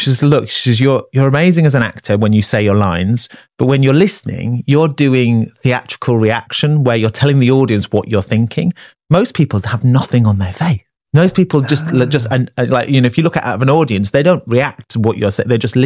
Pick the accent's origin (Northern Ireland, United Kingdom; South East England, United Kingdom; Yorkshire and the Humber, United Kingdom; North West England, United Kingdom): Yorkshire and the Humber, United Kingdom; Leeds; And they needed a Northern, I'm from Leeds, Asian, I'm half Pakistani.